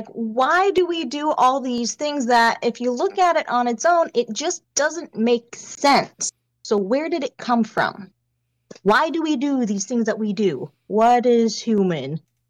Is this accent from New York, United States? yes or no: no; Connecticut, United States; Oh, I have stories. I grew up in Connecticut.